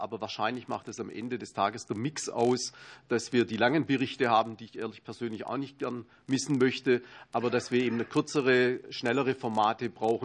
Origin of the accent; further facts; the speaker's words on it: Baden-Württemberg, Germany; Das ist bei uns in Baden-Württemberg auch schon lange immer ein Thema gewesen